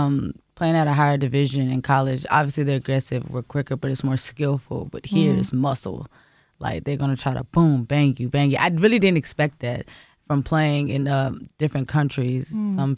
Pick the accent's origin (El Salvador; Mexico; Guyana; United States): United States; Dallas, Texas; now in Ireland; I'm from Dallas, Texas, and I actually play here professionally basketball.